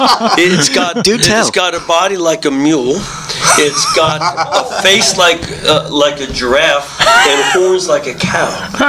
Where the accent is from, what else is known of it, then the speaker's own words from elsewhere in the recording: Chicago, Illinois, United States; Well, see, growing up in Chicago, you grow up as the hunted.